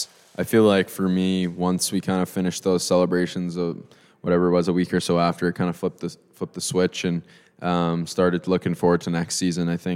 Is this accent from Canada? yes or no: yes; Calgary, Alberta, Canada; I'm from Calgary